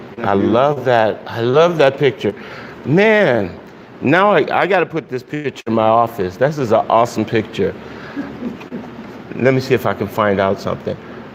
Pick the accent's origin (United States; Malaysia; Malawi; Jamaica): United States; Miami, Florida; So they're living in my home state, because I'm from Miami, which you guys probably didn't know.